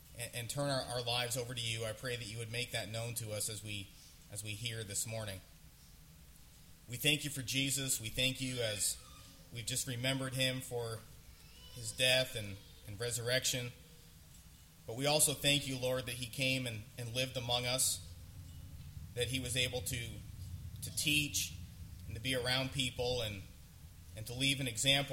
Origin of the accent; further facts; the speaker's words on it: Windsor, Ontario, Canada; Now, most of you know that I grew up in Windsor, Ontario, just a couple hours away.